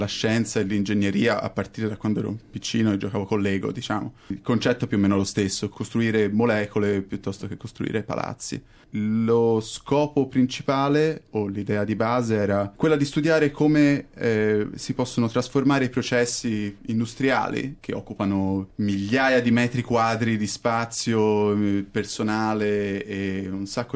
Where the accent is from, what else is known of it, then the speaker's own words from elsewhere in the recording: Florence, Tuscany, Italy; moved away as an adult; also born or lived in Glasgow; now in Australia; Ho 26 anni, sono di Firenze e non ero in Italia prima di venire in Australia, anzi ero in Scozia, ho fatto l'università lì, a Glasgow, per 4 anni.